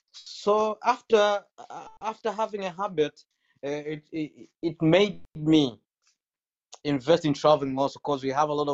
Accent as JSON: {"language": "English", "country": "Tanzania", "said": "Hey, I'm coming from Tanzania."}